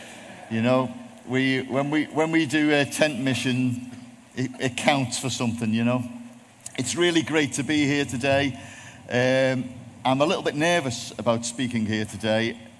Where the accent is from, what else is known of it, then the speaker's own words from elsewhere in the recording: Bootle, North West England, United Kingdom; I'm from Liverpool. You might have guessed. If you have got some translators from the north, you might want to sit near them at this point. I'm from a place called Bootle.